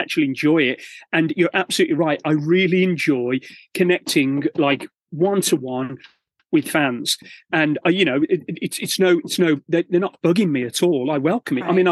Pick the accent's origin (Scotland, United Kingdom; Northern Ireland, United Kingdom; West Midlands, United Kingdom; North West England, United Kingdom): West Midlands, United Kingdom; Birmingham; "Oh, that's really weird because we're from Birmingham and we've not come across them."